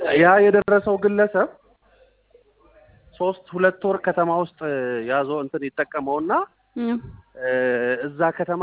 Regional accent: Shashemene, Oromia, Ethiopia; now in Hawassa, Ethiopia; እኔ አልዋሽም፣ የሻሸመኔ ሰው ነኝ።

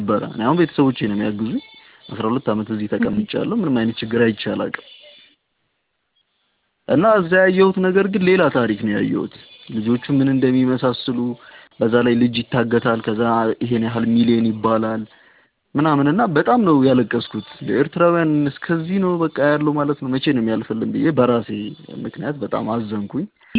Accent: Asmara, Maekel, Eritrea; now in Addis Ababa, Ethiopia; እኔ እዚህ ነው የኖርኩት፣ 12 ዓመት እዚህ ነው የኖርኩት ከኤርትራ ከአስመራ መጥቼ

